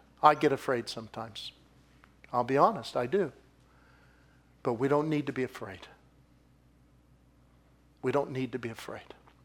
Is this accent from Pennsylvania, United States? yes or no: yes; Pittsburgh, Pennsylvania, United States; now in Detroit, United States; We're from Pittsburgh.